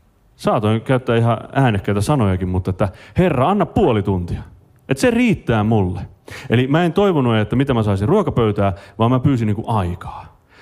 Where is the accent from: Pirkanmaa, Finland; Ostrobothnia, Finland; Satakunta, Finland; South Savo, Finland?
Ostrobothnia, Finland; mä oon Pohjanmaalta kotoisin, täälläkin on Pohjanmaalta tyyppejä. Ja mun vanhemmat asuu edelleen Kuortaneella.